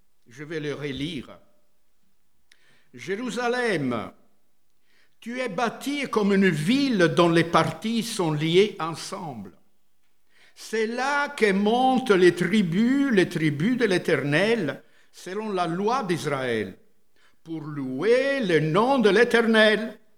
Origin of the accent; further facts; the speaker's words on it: Italy; On se regarde, et moi je suis italien, et des Martiniquais, Guadeloupéens, Guyanais, tout ça, mais voilà.